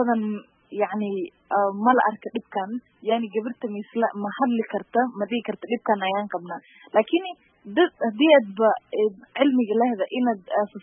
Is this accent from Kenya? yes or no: yes; Mandera, Mandera County, Kenya; waxaan ka imaaday dhinaca waqooyi bari, qaasatan Mandera. Marka waxaa jiri jirtay markii aan yaray meeshan aan kusoo barbaaray